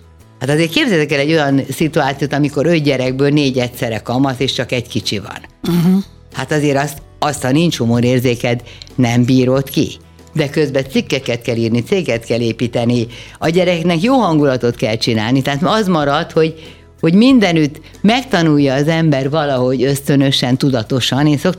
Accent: Hungary; azért magyar vagyok, és itt élek

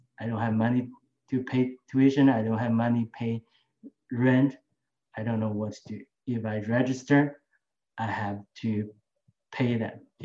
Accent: China; moved away as an adult; also born or lived in London, United Kingdom; I was born and raised in China in the 1970s, and I never dreamed to become a Christian. But through a series of life events, I was able to come out of my country in 2001.

